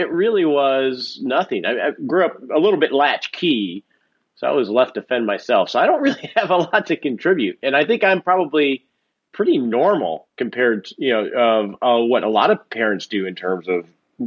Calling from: Fort Worth, Texas, United States; I am in sunny Fort Worth, Texas. It's beautiful today.

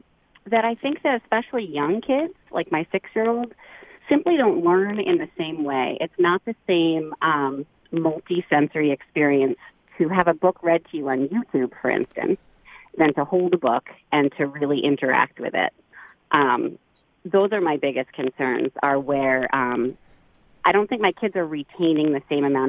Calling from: Beverly, Massachusetts, United States; Hi, I'm calling from Beverly, and I have two kids, a first grader and a third grader.

